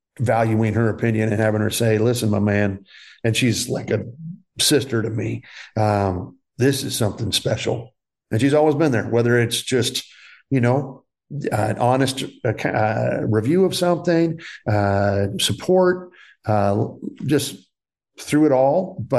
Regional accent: Cincinnati, Ohio, United States; also born or lived in Dayton; And growing up in Cincinnati and Dayton, Ohio, and she growing up in California, and she insisted that we learn about the amazing food and flavor of Mexican food.

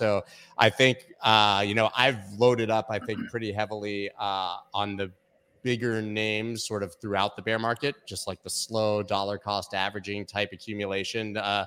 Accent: United States; also I'm American

